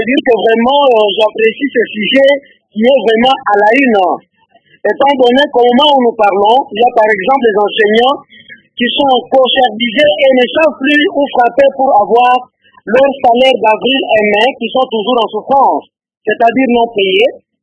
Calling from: Kalemie, Tanganyika, DR Congo; Cela est devenu monnaie courante chez nous au Congo

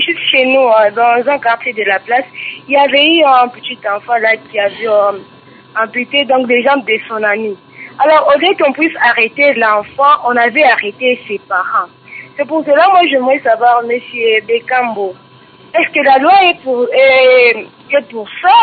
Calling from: DR Congo; est-ce que ici chez nous en RDC

